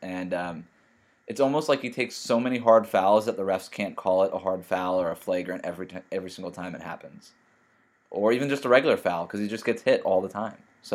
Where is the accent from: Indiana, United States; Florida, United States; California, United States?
Florida, United States; Miami; Growing up in Miami, there's certain guys like, you know, the mafias that run the car dealerships